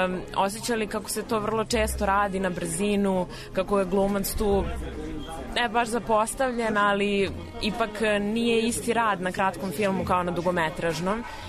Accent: Belgrade, Serbia; ja sam iz Beograda

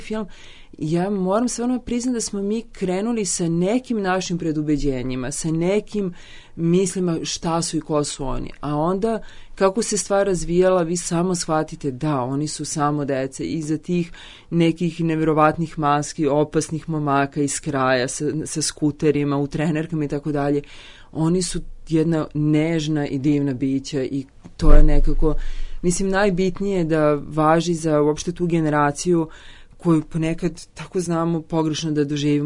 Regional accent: Belgrade, Serbia; Ja sam sa Vrčara

